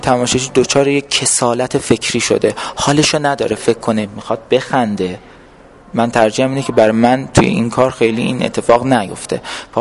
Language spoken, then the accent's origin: Persian; Iran; من یک ایرانی هستم در جهان سوم، در خاورمیانه دارم زندگی میکنم.